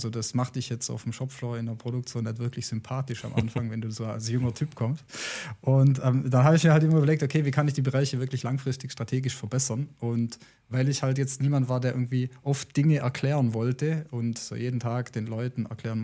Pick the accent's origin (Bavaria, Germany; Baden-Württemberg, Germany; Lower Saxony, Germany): Baden-Württemberg, Germany; born there; ich bin ja gebürtig aus der Nähe von Rottweil, also so Alemannisch ist durchaus präsent bei mir, so sprachlich, aber fühle mich dann doch im Hochdeutschen wohl. Ja … 35 Jahre alt